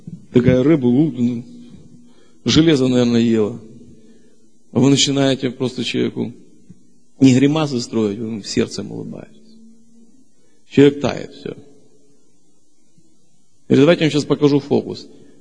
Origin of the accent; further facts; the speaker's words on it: Kyiv, Ukraine; Вообще, я выходец из Борчаговки